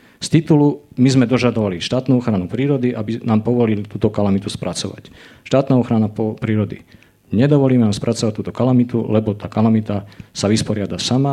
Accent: Žilina Region, Slovakia; ja pochádzam z Javorníkov, zo severného Slovenska

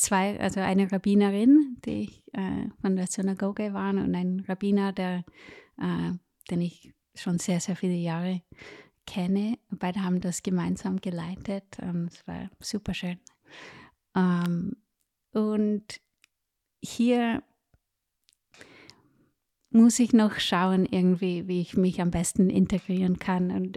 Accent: California, United States; German is a second language; now in Vienna, Austria; Ich bin aufgewachsen in Kalifornien in einer riesen Synagoge mit über 1000 Familien

